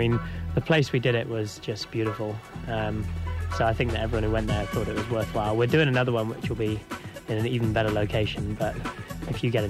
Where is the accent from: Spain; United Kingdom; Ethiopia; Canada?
United Kingdom; England; also born or lived in Denver; now in Dallas, United States; I came over from England just because I thought this place had a lot of potential.